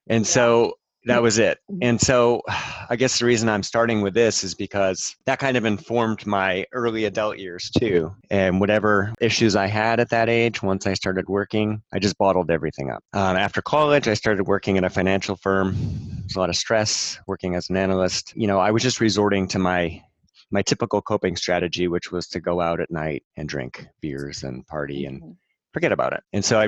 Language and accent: English; New Hampshire, United States; born or raised there